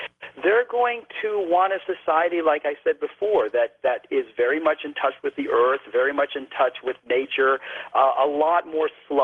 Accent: United States; And I'm proud to say that because I am an American.

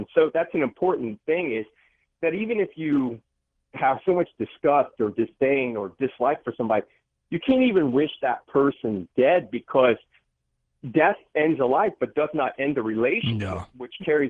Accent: Ohio, United States; when I was raised in, excuse me, when I was raised in Ohio.

